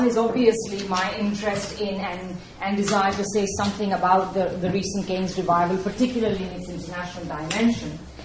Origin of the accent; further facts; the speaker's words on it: India; particularly given my experience of growing up in India.